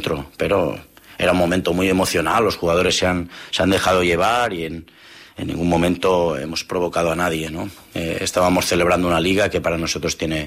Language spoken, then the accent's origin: Catalan; Catalonia, Spain; suposo que així som els catalans